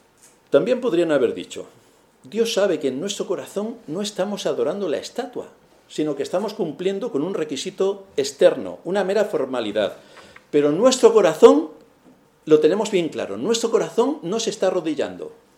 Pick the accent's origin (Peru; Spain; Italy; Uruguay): Spain; Castilla-La Mancha; born there; En la tierra donde yo nací, que como todos sabéis, nací en un lugar de La Mancha de cuyo nombre no quiero ni acordarme, es la zona de Europa de mayor producción de vino.